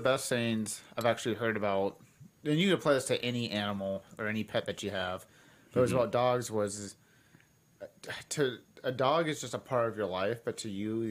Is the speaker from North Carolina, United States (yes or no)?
no; Kansas, United States; And I grew up in Kansas, so it was hot.